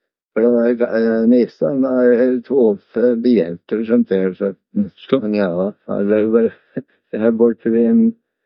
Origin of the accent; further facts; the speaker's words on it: Västervik, Kalmar County, Sweden; jag är från Västervik.